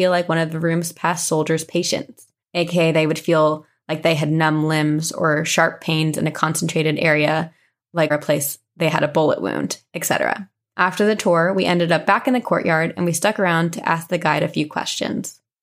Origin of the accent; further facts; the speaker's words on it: Raleigh, North Carolina, United States; I'm from the Raleigh area in North Carolina and moved around the area a lot as I grew up.